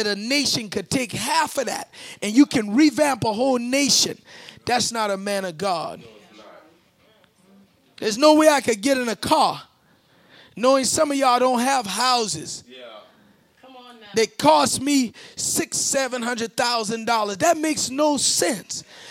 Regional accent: Charleston, South Carolina, United States; This is where I was brought up. We eat like this. I'm from Charleston.

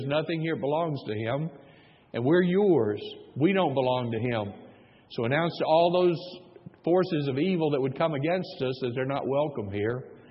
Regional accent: Tennessee, United States; I grew up in Tennessee. In the 60s

